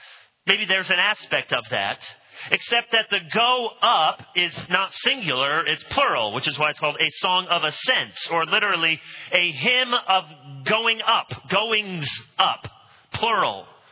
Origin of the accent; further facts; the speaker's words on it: Illinois, United States; born there; I thought, I was born in Illinois.